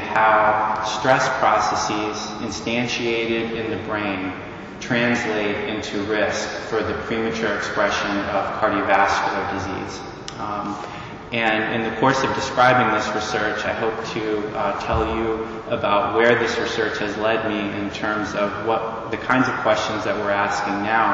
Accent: Pittsburgh, Pennsylvania, United States; And I'm being from Pittsburgh

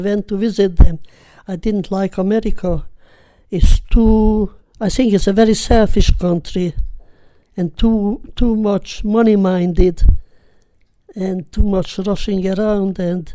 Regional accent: Debrecen, Hajdú-Bihar, Hungary; exactly the same situation as I was reminded by this to my hometown in Debrecen, when we were deported and marched to the brick factory

